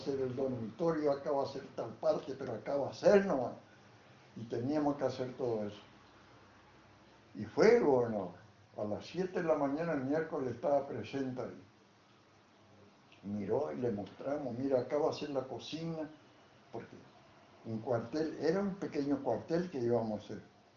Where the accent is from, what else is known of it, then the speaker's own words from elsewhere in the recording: the south, Argentina; del sur, de donde yo vengo